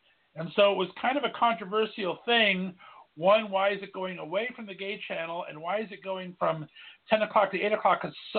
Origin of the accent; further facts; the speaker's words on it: Youngstown, Ohio, United States; from my home area of Youngstown, Ohio.